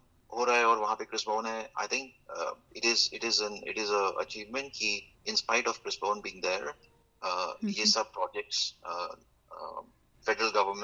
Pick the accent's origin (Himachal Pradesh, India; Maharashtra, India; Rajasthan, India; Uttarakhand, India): Himachal Pradesh, India; Shimla; now in Australia; Personally from a family perspective मैं शिमला से हूँ, मेरे वाइफ पालमपुर से हैं और हमारे चार बच्चे हैं।